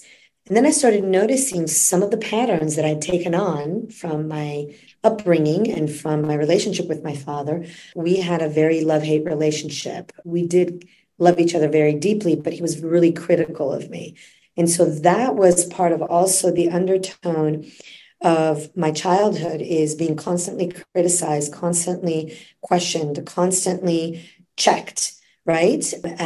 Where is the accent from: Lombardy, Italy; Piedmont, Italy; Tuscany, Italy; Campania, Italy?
Tuscany, Italy; Florence; I was born and raised in Florence, Italy.